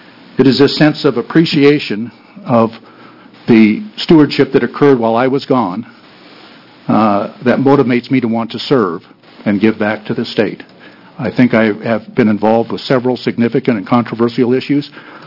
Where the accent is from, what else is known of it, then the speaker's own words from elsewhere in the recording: Medford, Oregon, United States; born there; I was born in Medford, Oregon. I grew up fishing, hunting, hiking, and camping, like many men and women in Oregon have done.